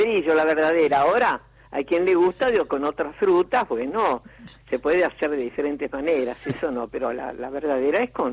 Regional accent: Buenos Aires, Argentina; porque en esta ciudad yo no nací, yo nací en Buenos Aires, soy porteña

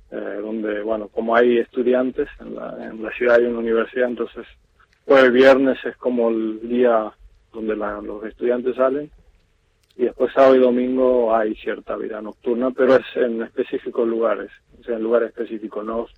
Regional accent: La Isla, Salta, Argentina; Soy de un pueblito al sur de Salta Capital, se llama La Isla, pero está pegado a Salta

